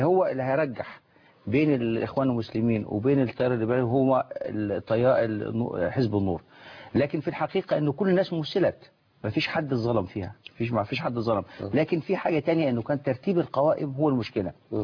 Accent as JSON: {"language": "Arabic", "region": "Qena Governorate", "country": "Egypt", "said": "عندنا في الصعيد في قنا الدائره الشماليه"}